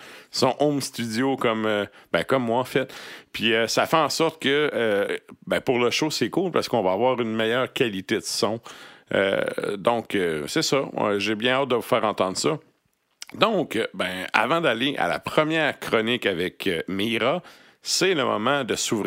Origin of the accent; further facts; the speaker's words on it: Trois-Pistoles, Quebec, Canada; un conte qui vient de mon hood, là, de mon coin de pays. Ça s'appelle Le conte de Notre-Dame-des-Neiges. En fait, c'est un mélange de plein de contes et légendes de la ville de Trois-Pistoles